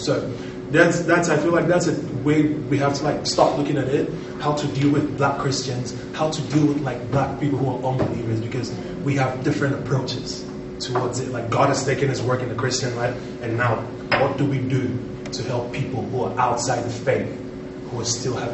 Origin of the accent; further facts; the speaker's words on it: Nigeria; Because I'm from Nigeria